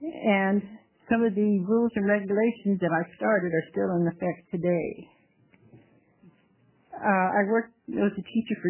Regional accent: Fruitland, Idaho, United States; also born or lived in Ontario, Oregon, United States; I was born in Ontario, Oregon, or Malheur County. Then my family, we lived across in Idaho, which is right across the Snake River Bridge in Fruitland, in the Black Canyon area

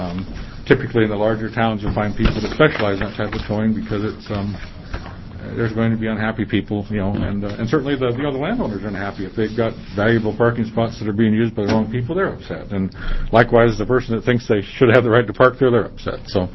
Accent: Lyons, Oregon, United States; I'm from Lyons, Oregon, up the canyon.

